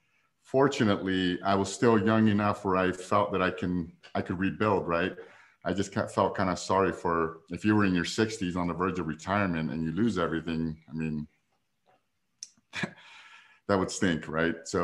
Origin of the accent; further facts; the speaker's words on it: Denver, Colorado, United States; Anyways, I'm from Denver, Colorado. If anybody is from Denver, I'd be happy to meet with you.